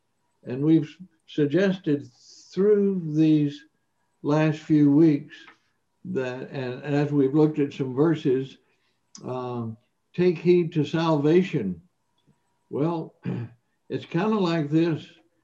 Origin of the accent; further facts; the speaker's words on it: Mississippi, United States; I went to a mainline denominational church for many years as a boy growing up in Mississippi.